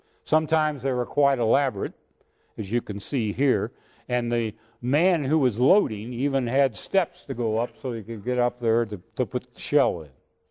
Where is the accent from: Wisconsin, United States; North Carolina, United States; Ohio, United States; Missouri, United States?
Ohio, United States; Dayton; I'm from Ohio and so was he. He was from Cincinnati area and I was from the Dayton area.